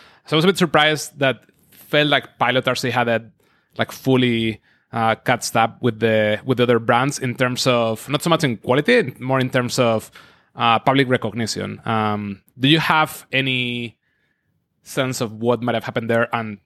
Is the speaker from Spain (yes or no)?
yes; Spain; moved away as an adult; now in United States; I used to be in Spain. I'm from Spain.